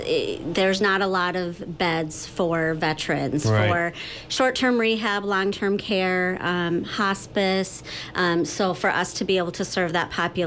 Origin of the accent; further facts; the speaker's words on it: Howard Lake, Minnesota, United States; So, I grew up in Howard Lake.